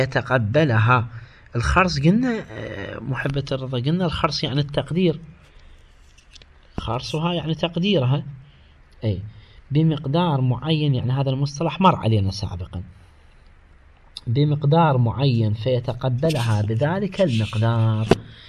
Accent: Iraq

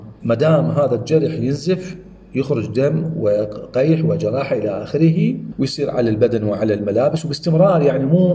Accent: Iraq; هاي موجودة عندنا بالعراق

